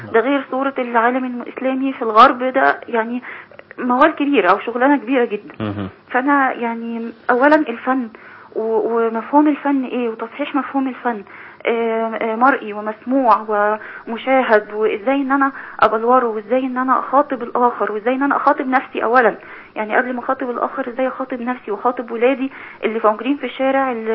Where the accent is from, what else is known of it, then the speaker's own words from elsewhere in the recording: Cairo, Cairo Governorate, Egypt; هو أنا من القاهرة.